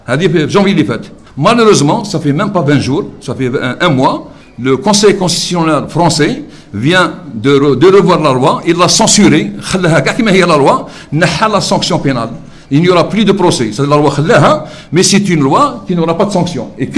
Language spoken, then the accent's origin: French; Algeria; Et c'est pour ça que chez nous, en Algérie, pourquoi je dis ça quand même, j'arrive chez nous